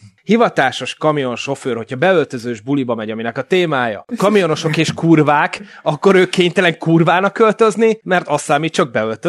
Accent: Hungary; de magyarok vagyunk, tehát nekünk románozni szabad

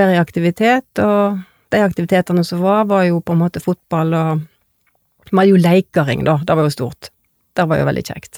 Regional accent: Tysnes, Vestland, Norway; Jeg er jo fra Våge på Tysnes

